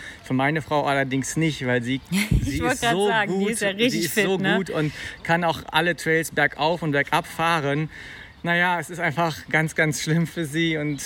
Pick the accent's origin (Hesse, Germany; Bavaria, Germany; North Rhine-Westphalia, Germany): North Rhine-Westphalia, Germany; Bonn; Wir kommen aus Bonn und ja, genau, Bonn und der Eifel.